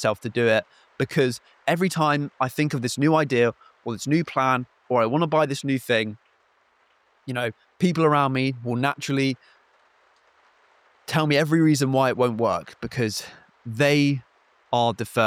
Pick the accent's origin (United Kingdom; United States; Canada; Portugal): United Kingdom; South East England; You know, I'm from Kent, so the North Sea is the sea that I have around me.